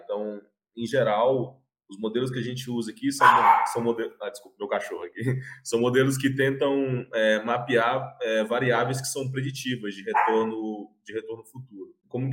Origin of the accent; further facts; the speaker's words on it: Imperatriz, Maranhão, Brazil; Mas eu nasci fora do eixo Rio-São Paulo, sou, na realidade, interior do Maranhão, sou de Imperatriz